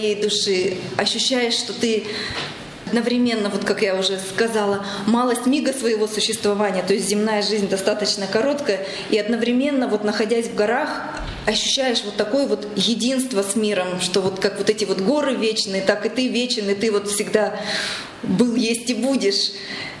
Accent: Chelyabinsk, Chelyabinsk Oblast, Russia; Так как я из Челябинска, я живу в городе

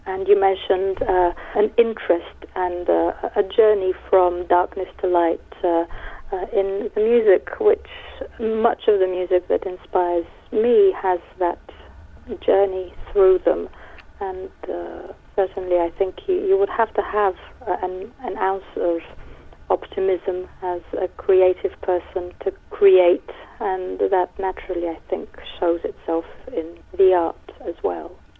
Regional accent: Plovdiv, Plovdiv Province, Bulgaria; I started my music education in my hometown of Plovdiv

